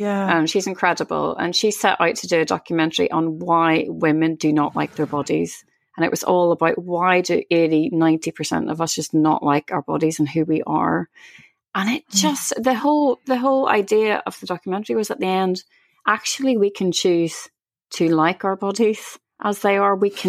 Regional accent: Belfast, Northern Ireland, United Kingdom; as a kid, I had quite a difficult upbringing in Belfast and the Troubles

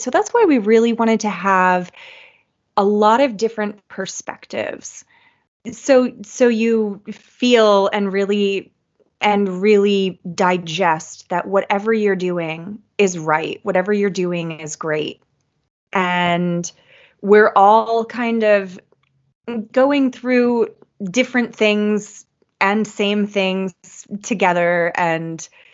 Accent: Pennsylvania, United States; I'm a hairdresser from Northeastern Pennsylvania.

